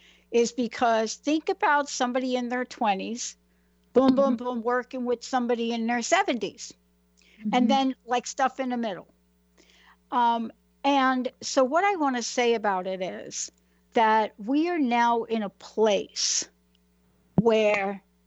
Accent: New York City, New York, United States; I'm a girl from the Bronx.

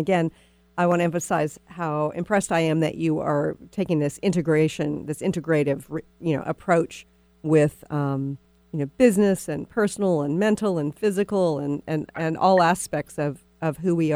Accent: Texas, United States; I'm a Texan originally, so that would be one of my priorities in Dallas too.

